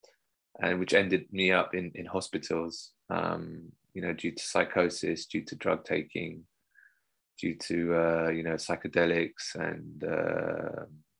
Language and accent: English; London, United Kingdom; I grew up in South London, funnily enough, in a dysfunctional household.